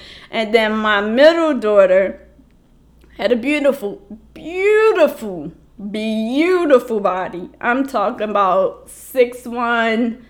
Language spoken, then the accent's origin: English; Baltimore, Maryland, United States; I'm from Baltimore. And I grew up with Jamaicans, Trinidadians, Guyanese, Haitians. Like, so we was like, half of Park Heights was like Caribbean.